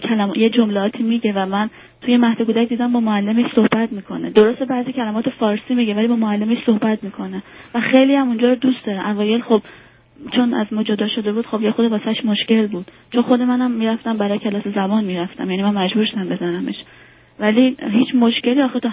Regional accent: Iran; also born or lived in Netherlands; now in Canada; ما هلند بودیم، از ایران امیگرنت شدیم اومدیم کانادا.

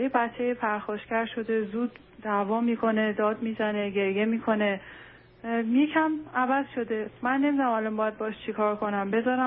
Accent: Iran; moved away as an adult; ما حدود 7 ماه 8 ماه از ایران اومدیم، 7-8 ماه تقریبا.

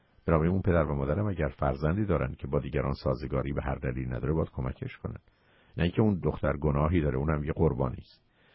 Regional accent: Iran; به عنوان یه انسان، به عنوان یه ایرانی هموطن.

